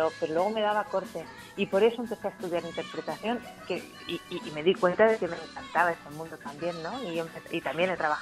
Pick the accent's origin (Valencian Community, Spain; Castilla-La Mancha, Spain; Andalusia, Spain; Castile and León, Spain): Castilla-La Mancha, Spain; Ciudad Real; now in Barcelona, Spain; Yo estoy a caballo entre Madrid, bueno, ahora estoy en Barcelona, es para arriba y para abajo, pero soy de Ciudad Real.